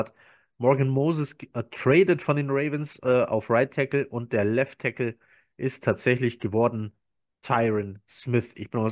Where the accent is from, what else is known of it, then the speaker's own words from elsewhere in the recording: Baden-Württemberg, Germany; ich bin ja Schwabe, ne? Ja, wir Schwaben, wir sind sparsam, aber nicht geizig, gell?